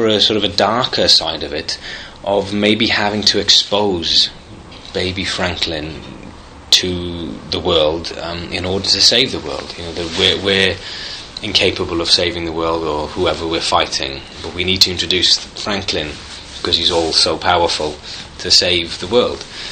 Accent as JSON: {"language": "English", "country": "United Kingdom", "lives_now": "United States", "said": "I'm a British guy living in America"}